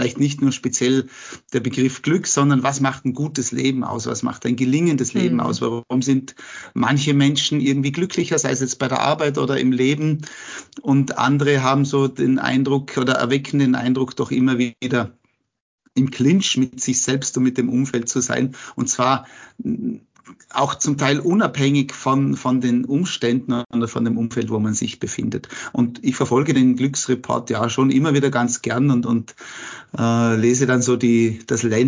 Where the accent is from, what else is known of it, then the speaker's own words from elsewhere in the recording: Austria; Als Österreicher, die ja um 10 Plätze weiter vorne sind, nämlich auf Platz 14.